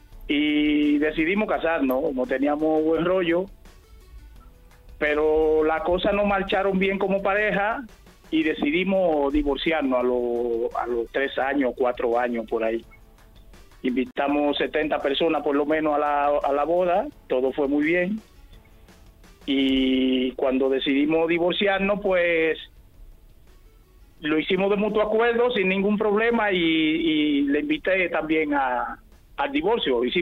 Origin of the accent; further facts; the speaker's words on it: Dominican Republic; now in Spain; yo tengo muchos años en España, yo soy dominicano